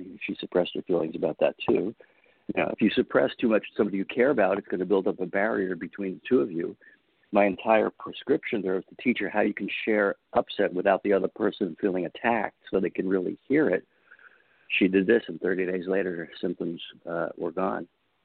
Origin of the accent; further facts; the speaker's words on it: New York City, New York, United States; I grew up in New York City, but I ended up in Oregon and going to naturopathic medical school there.